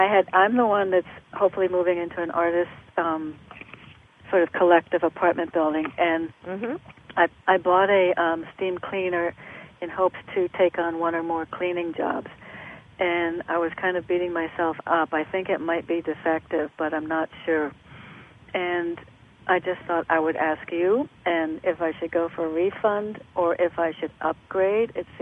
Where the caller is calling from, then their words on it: Connecticut, United States; Hi, Donna. … in Connecticut.